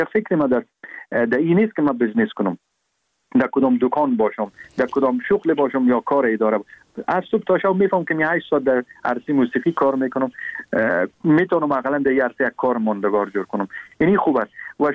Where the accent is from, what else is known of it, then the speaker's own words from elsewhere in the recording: Afghanistan; born there; ما در افغانستان کلگی ما متولد شدیم،